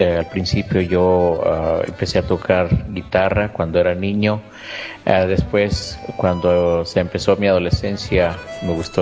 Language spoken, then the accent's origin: Spanish; Chihuahua, Mexico; now in Chicago, United States; Soy del estado de Chihuahua, soy chihuahuense, así es. Radicando en la ciudad de los vientos acá en Chicago.